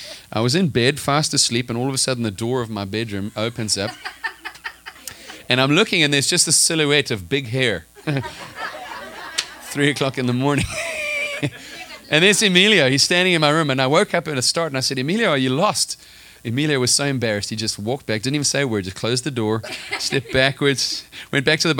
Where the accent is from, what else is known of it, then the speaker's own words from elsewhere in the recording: South Africa; I grew up in South Africa as well.